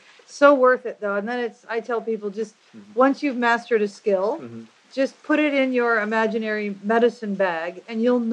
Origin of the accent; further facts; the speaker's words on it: United States; Because, you know, I'm an American, mm-hmm. and it's pretty common if I go to New York.